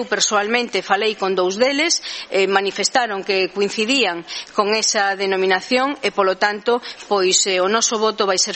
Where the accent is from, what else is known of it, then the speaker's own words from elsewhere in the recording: Monforte de Lemos, Galicia, Spain; para que nos situemos os que somos de Monforte